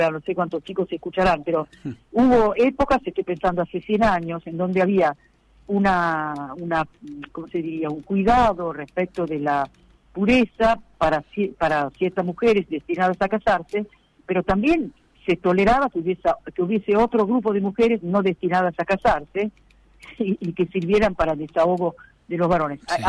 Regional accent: Italy; Spanish is a second language; hace poco visité a mi madre, que vive en Roma, yo soy italiana, quizás se note un poco, ¿no?

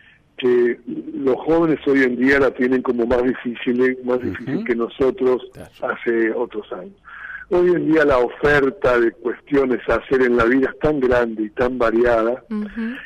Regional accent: Uruguay; born there; Pero nací aquí en América Latina, en Uruguay, etcétera.

